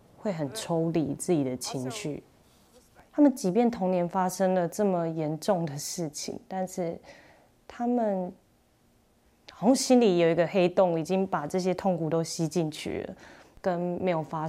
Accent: Changhua County, Taiwan; 今年29岁，我老家在彰化。

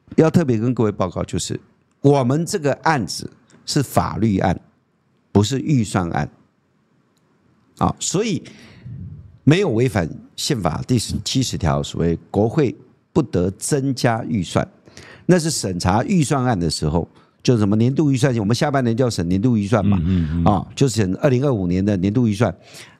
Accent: Taiwan; 所以为什么我们台湾人一直很怀念，不分族群都很怀念蒋经国总统？

